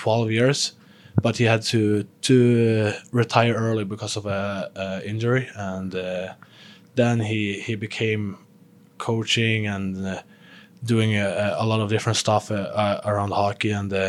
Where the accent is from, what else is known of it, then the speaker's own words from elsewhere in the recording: Sweden; I came from still living with my parents back home in Sweden. Still living in my hometown in my where I lived my whole life